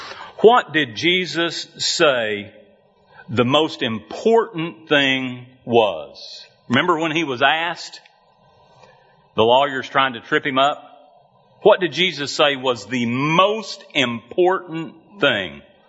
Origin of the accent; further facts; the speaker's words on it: Lubbock, Texas, United States; I'm from Lubbock. You think this is the heart of redneckery? You're not even close. Give me the high plains of West Texas.